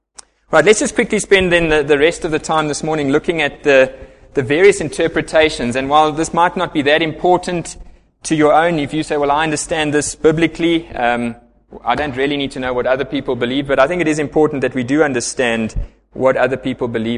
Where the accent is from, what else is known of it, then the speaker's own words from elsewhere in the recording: Pretoria, Gauteng, South Africa; Growing up in Pretoria, which is very Dutch Reformed